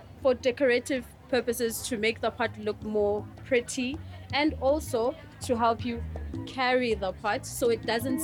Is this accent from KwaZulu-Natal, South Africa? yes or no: yes; KwaZulu-Natal, South Africa; I'm from South Africa in a place called KwaZulu-Natal, and I'm from the Zulu tribe.